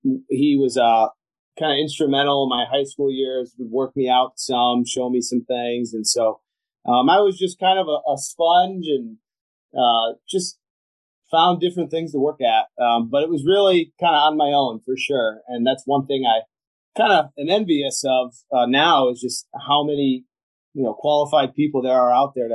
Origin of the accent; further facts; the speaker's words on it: Sandusky, Ohio, United States; I grew up in Sandusky, so I didn't really want to.